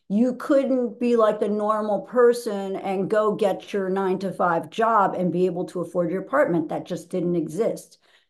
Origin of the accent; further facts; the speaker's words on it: New York, United States; also born or lived in Manhattan; I grew up in Neuchâtel, New York, and then I went to NYU and just stayed in Manhattan for about 17, 18 years.